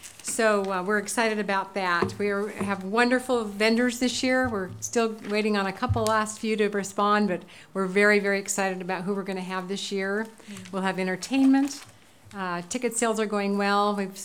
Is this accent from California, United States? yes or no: yes; Dinuba, California, United States; I grew up in Dinuba and still live in Dinuba